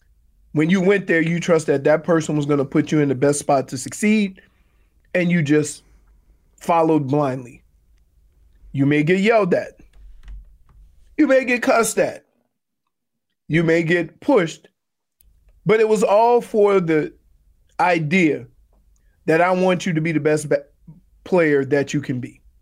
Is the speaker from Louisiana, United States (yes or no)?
yes; New Orleans, Louisiana, United States; I'm from New Orleans. You can't break me.